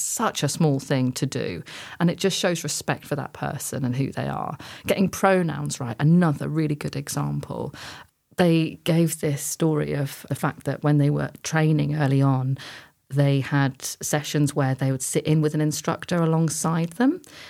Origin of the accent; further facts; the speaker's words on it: East of England, United Kingdom; We grew up in Norfolk, where our demographic is majority white.